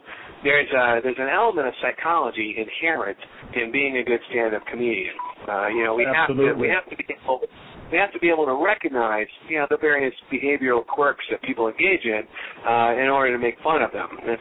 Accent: New York, United States; I'm originally from New York, I always had sort of more of an urban sensibility to myself, you know.

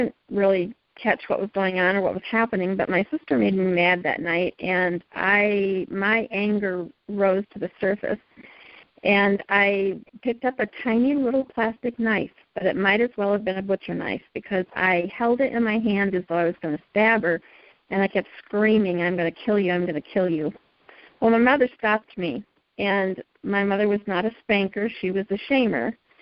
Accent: Michigan, United States; born there; now in Indiana, United States; I was born in Michigan and then moved to Indiana about 33 years.

